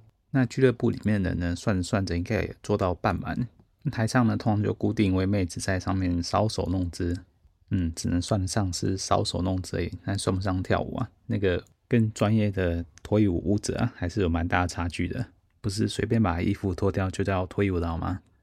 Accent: Taiwan; 那当我说我从台湾来的时候呢，

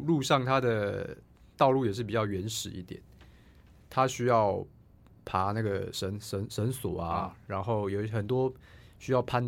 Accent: Chiayi, Taiwan; also born or lived in Tainan; 是因为我从小在嘉义长大的嘛。嗯，那我上高中到大学是在台南长大的。

